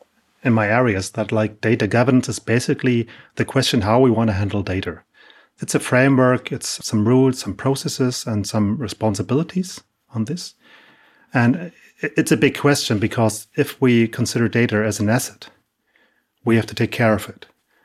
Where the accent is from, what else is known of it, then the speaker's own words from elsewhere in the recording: Hamburg, Germany; English is a second language; I'm from Hamburg, Germany.